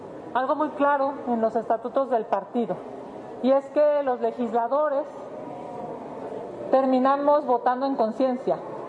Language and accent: Spanish; Mexico; hay que destacar la fortaleza de tener un bloque opositor como mexicanos